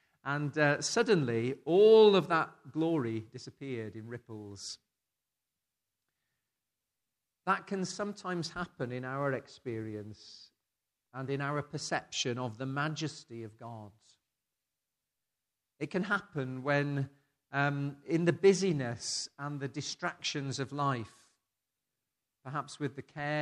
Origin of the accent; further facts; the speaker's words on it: South West England, United Kingdom; For most of my childhood, I grew up in Somerset, and we lived quite near to Cheddar.